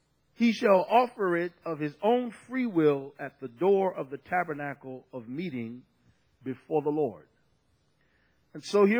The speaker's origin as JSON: {"language": "English", "town": "Washington", "region": "District of Columbia", "country": "United States", "tie": "born there", "said": "I was born in Washington, D.C. We didn't farm anything, okay?"}